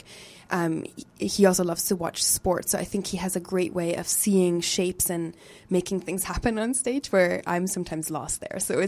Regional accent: Germany; English is a second language; now in Canada; I grew up in Germany and I came to Canada about 6 years ago, six, 7 years ago.

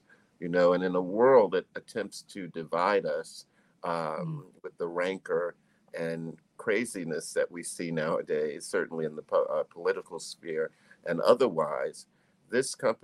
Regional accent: Miami, Florida, United States; growing up in Miami, in a small neighborhood called Liberty City, in going to the theater, seeing Revelations

